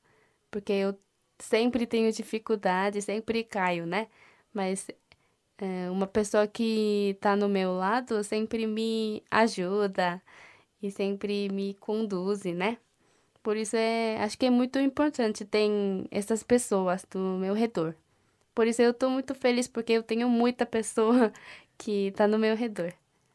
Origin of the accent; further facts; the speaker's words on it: South Korea; Portuguese is a second language; Korea Day, porque eu sou coreana